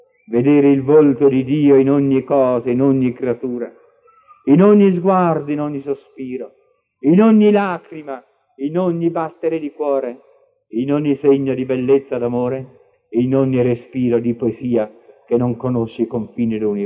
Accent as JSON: {"language": "Italian", "town": "Loreto", "region": "Marche", "country": "Italy", "tie": "born there", "said": "Noi eravamo nelle Marche, nella mia terra. Io sono della terra di Leopardi. Sono nato ai piedi del colle della Madonna, del colle di Loreto."}